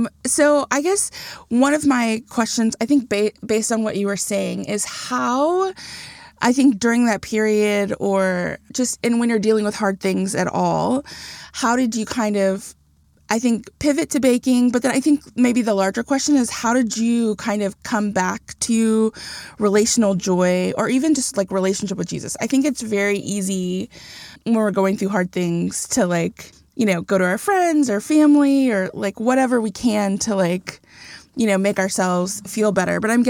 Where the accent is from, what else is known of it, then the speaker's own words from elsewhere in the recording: Texas, United States; I generally am so proud to have been born and raised here.